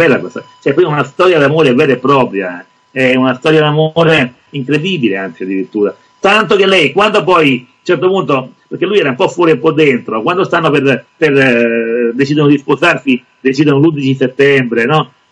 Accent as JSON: {"language": "Italian", "town": "Avellino", "region": "Campania", "country": "Italy", "said": "Di origini campane, io sono di Avellino, però voglio dire a chi ha scritto che Avellino, io sono al confine con la Basilicata"}